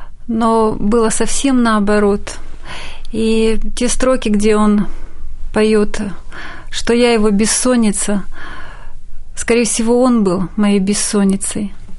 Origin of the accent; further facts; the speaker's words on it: Arkhangelsk Oblast, Russia; Я родилась в небольшой северной деревне, ее даже сейчас уже и нет на карте бывшего теперь Союза.